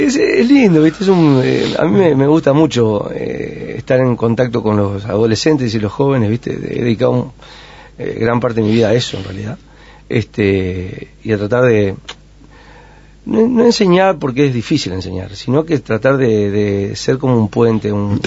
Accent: Colonia del Sacramento, Colonia, Uruguay; me crié en Colonia, en realidad. ¿Sí? Sí, me crié en Colonia. En Colonia de Sacramento, un poco más hacia el oeste, digamos. Sí, me crié en Colonia.

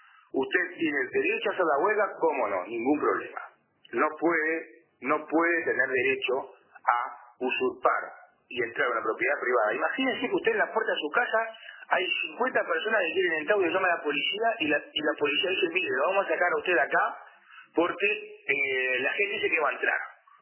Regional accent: Uruguay; me causa una profunda tristeza como uruguayo y como padre de familia

